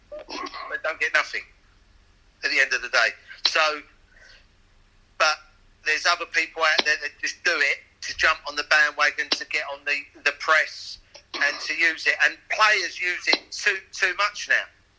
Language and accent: English; England, United Kingdom; I'm a white English male, and whatever I say about it, actually, I'm half Welsh, so I'm English and Welsh because my mum's Welsh.